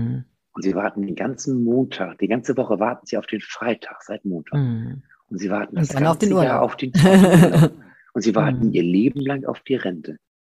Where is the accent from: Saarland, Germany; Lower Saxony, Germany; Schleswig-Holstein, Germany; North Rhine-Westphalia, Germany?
Schleswig-Holstein, Germany; Ich komme von der Nordsee, von der dänischen Grenze oben, Nordfriesland. Ich bin Friese, Nordfriese.